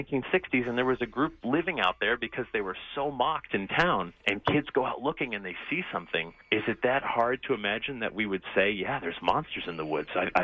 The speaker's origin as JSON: {"language": "English", "town": "Newtown", "region": "Connecticut", "country": "United States", "tie": "born or raised there", "said": "I grew up in Newtown hearing about the Melonheads."}